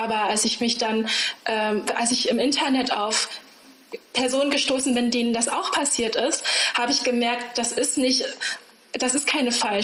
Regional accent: Germany; ich bin hier zu Hause, ich bin Deutsche. An meiner Stimme hört man nicht, dass ich Chinesin bin.

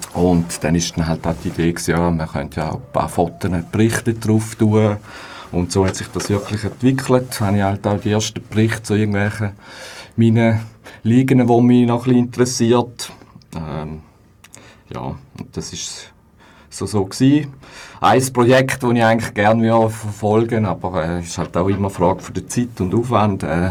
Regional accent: St. Gallen, Switzerland; now in Bern, Switzerland; bin in St. Gallen, wo in Bern gestrandet ist.

